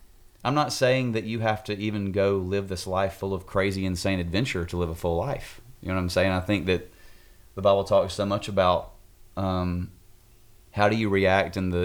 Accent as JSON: {"language": "English", "country": "United States", "said": "And I love being an American. Like, yeah. I'm proud to be an American."}